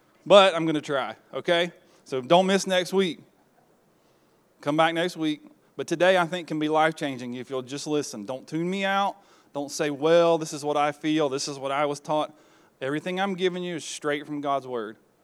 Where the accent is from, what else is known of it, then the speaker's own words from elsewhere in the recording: the South, United States; You don't speak King James English. We're from the South. We speak slowly and maybe mush our words together.